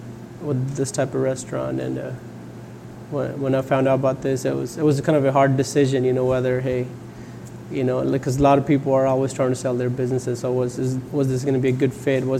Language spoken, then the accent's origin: English; Lynnwood, Washington, United States; also born or lived in India; I grew up here in Linwood. Okay. Most of the life. I moved here in about 2000.